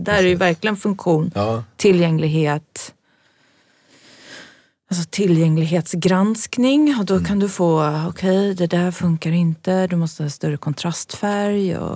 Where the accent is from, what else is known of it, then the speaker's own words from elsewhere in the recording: Fisksätra, Stockholm County, Sweden; Och jag är ju uppvuxen i Fisksätra, så att visst finns det minnen från tunnelbanestationerna.